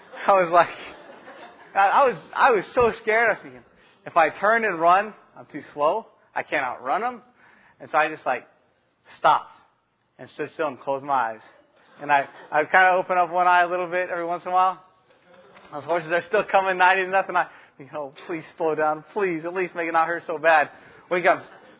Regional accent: Texas, United States; I'm from Texas. Dallas, Fort Worth area, all I got to know.

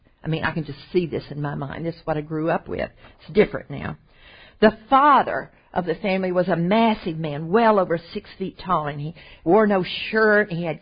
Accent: Mississippi, United States; I grew up in Mississippi, and so this is just a picture from my past, okay?

